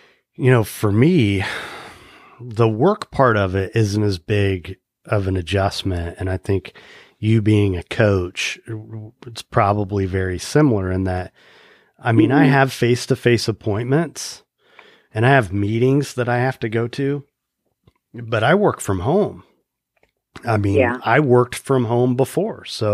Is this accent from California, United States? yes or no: no; Indiana, United States; now in South Florida, United States; I mean, I'm a Midwesterner. I grew up in Indiana, and that's kind of like a whole other level of work ethic there.